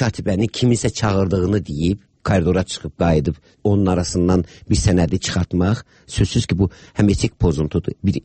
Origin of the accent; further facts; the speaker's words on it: Baku, Azerbaijan; Və mən çox uşaq yaşlarından Bakıda böyümüşəm.